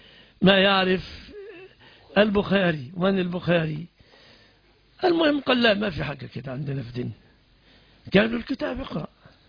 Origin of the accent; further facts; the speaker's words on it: Egypt; لأن إذا انشغلنا كمصريين مثلا بصناعة الشيبسي